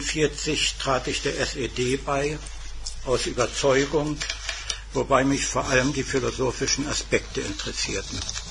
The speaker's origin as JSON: {"language": "German", "town": "Wrocław", "region": "Lower Silesian Voivodeship", "country": "Poland", "tie": "born there", "said": "1929 wurde ich in Breslau geboren, also in Polen, wie ich kürzlich zu meinem Erstaunen erfuhr"}